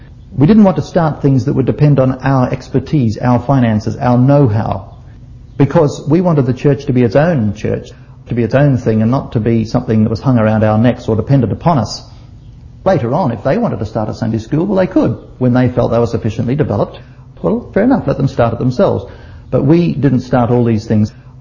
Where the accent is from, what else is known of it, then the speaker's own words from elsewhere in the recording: Australia; We came from Australia, both of us, from a very active church background